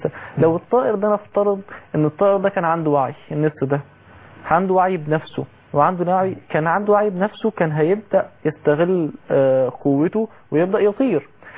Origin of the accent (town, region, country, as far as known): Egypt